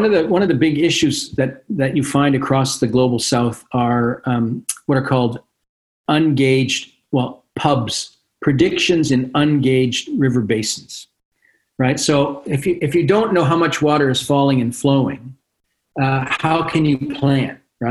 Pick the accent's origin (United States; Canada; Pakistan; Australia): Canada; I'm Canadian, so the glass is always half full in my world